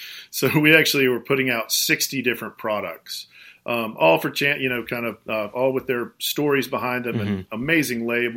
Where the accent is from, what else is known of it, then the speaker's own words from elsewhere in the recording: Georgia, United States; moved away as an adult; Yeah, I was born and raised in Georgia. Southerner by birth, got to move to New England about 11 years ago.